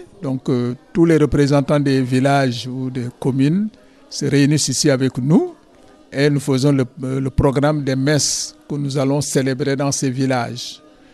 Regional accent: Senegal; moved away as an adult; now in France; je viens du Sénégal et je suis prêtre diocésain

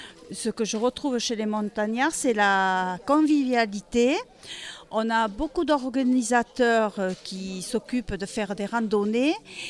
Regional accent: Lourdes, Occitanie, France; Moi-même, je ne suis pas d'Argelès, je suis de Lourdes.

